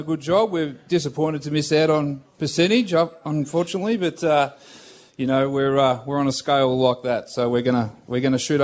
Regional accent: Trentham, Victoria, Australia; Yeah, well, I grew up in Trentham, so my grandfather and my dad were spud farmers back in the day.

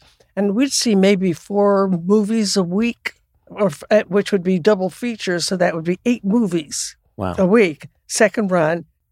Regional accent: Texas, United States; also born or lived in Arkansas

